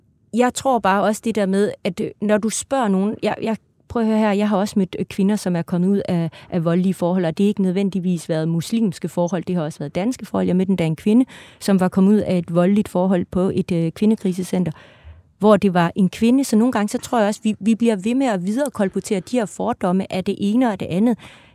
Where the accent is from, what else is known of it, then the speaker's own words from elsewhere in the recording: Jutland, Denmark; Nok særligt på Nørrebro, mere end Jylland, hvor jeg kommer fra